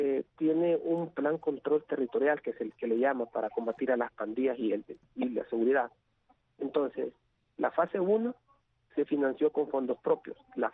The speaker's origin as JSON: {"language": "Spanish", "country": "El Salvador", "said": "nosotros como salvadoreños lo que aspiramos es que en realidad se respeten los poderes del Estado"}